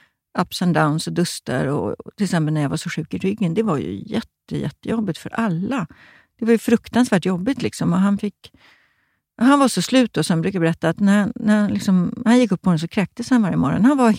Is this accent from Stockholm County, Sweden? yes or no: yes; Stockholm, Stockholm County, Sweden; han var från Göteborg och jag var från Stockholm